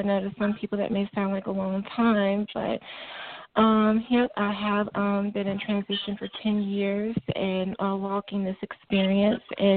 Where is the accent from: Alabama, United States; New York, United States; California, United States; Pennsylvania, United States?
Alabama, United States; also born or lived in Florida; I'm 28 years old. I was born in Florida, raised in Alabama, and I am a Southerner at heart.